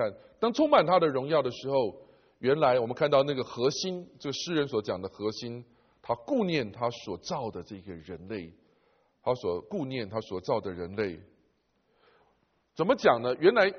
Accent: Taiwan; 我们在台湾成长念书哈

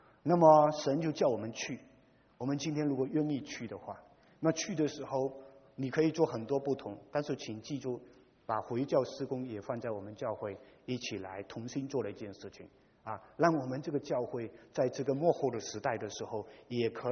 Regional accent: Malaysia; 我在马来西亚长大，第三代的，

